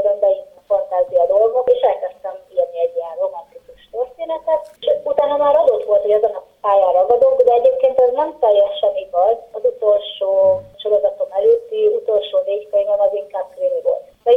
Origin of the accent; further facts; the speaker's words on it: Jász-Nagykun-Szolnok, Hungary; born there; Szolnok megyében születtem